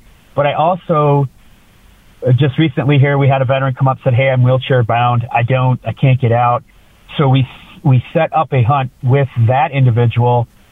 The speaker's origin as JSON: {"language": "English", "region": "Minnesota", "country": "United States", "also_born_or_lived": "Wisconsin", "said": "I'm from Minnesota and Wisconsin. I know how to drive in the snow."}